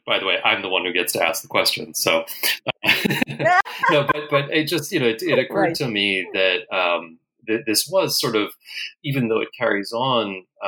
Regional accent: United States; because of course, look, I'm, you know, I'm American.

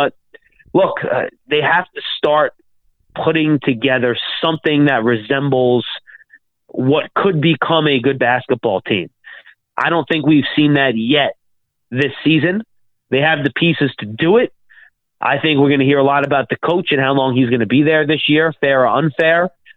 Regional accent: Brooklyn, New York, United States; I grew up in Brooklyn. I'm not one of these jealous Knicks fans.

